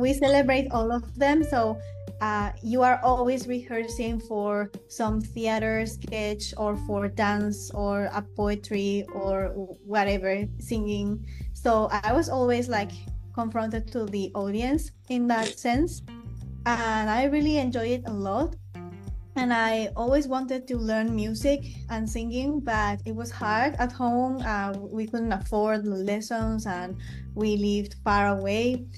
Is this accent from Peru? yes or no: yes; Peru; English is a second language; I grew up in Peru